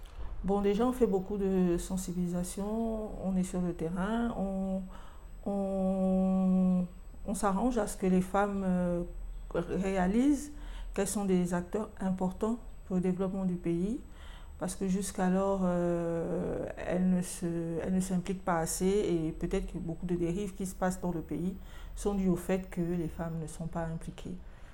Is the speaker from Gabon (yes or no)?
yes; Gabon; J'ai 49 ans, je suis gabonaise